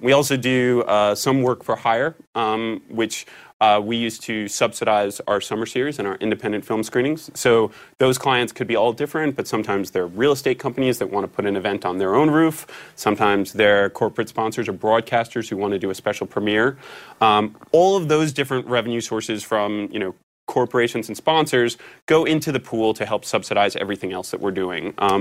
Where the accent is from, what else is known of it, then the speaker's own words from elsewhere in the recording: New York City, New York, United States; I grew up in New York City.